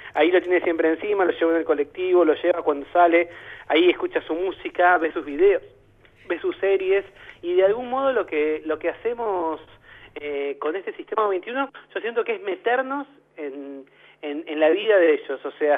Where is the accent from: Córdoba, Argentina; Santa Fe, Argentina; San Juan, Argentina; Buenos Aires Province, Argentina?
Buenos Aires Province, Argentina; now in Buenos Aires, Argentina; Yo no soy porteño, vivo acá, pero soy de la provincia